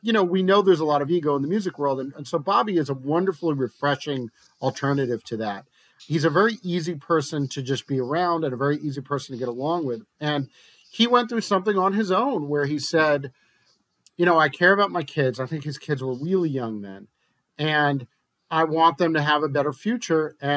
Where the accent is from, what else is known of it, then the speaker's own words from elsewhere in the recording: New Jersey, United States; And in my home state, in Jersey, we just passed legalization